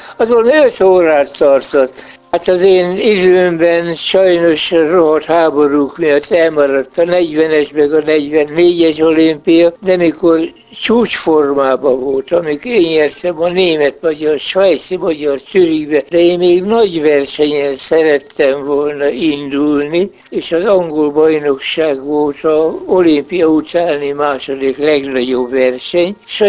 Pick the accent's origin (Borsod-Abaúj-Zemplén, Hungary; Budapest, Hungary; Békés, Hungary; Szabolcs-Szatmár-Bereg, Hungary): Budapest, Hungary; Újpest; born there; 1917. július 5-én Újpesten születtem.